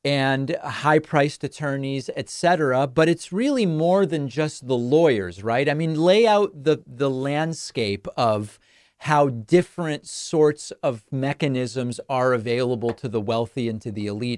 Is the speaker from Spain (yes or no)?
no; Argentina; now in United States; As many of you no doubt know, I'm originally from Argentina. And one of the things I really miss about being there is the soccer